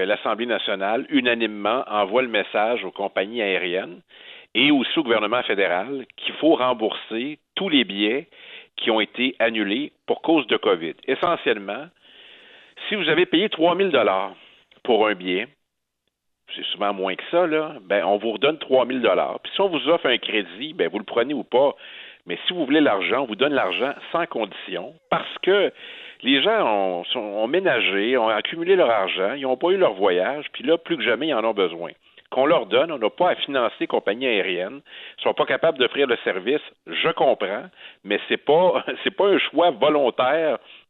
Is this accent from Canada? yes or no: yes; Quebec, Canada; Ben, je suis un Gaspésien, alors.